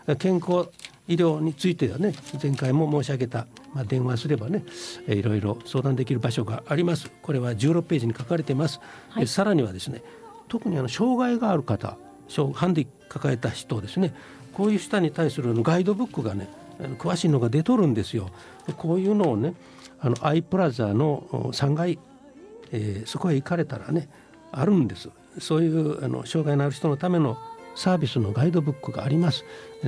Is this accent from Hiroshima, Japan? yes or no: yes; Hiroshima, Japan; 私たち広島人もね、何かご縁でお手伝いできることがあったらいいかなと思っておるところなんです